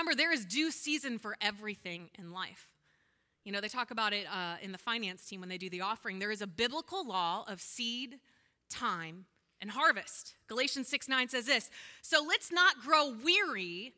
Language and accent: English; Spring Grove, Pennsylvania, United States; So I grew up in Spring Grove, and I'm the edge of New Salem, and my whole backyard is a cornfield that I grew up in, that house. It's still a cornfield to this day.